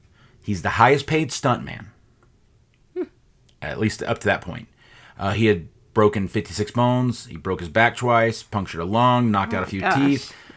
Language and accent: English; Dallas, Texas, United States; I grew up in Dallas, Fort Worth